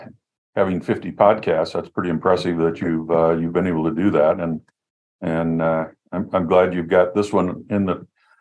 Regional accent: Illinois, United States; I was born and raised in Illinois on a grain and livestock farm.

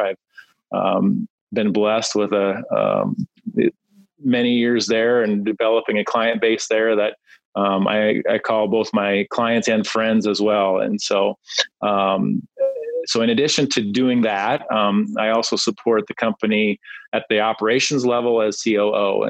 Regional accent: Iowa, United States; I grew up in Northwest Iowa on a diversified crop and livestock farm.

